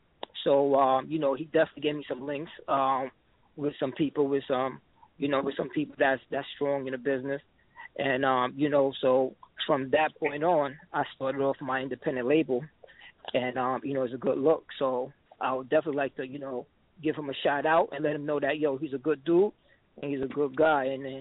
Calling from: New York City, New York, United States; from New York.

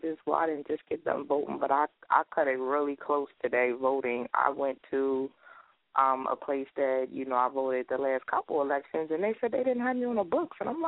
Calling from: Pennsylvania, United States; Hi, this is … I'm calling from Pennsylvania.

